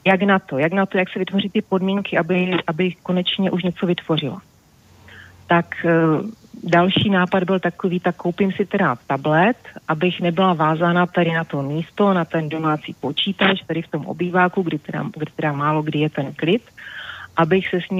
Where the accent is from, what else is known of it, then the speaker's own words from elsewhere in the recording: Ostrava, Moravian-Silesian Region, Czechia; žiju vlastně celý život v Ostravě